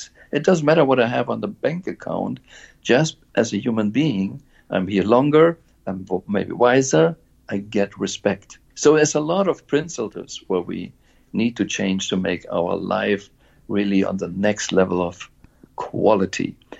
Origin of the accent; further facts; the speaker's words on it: Germany; English is a second language; now in Switzerland; And I'm growing up in Germany, and I see still it was a Kaiser country.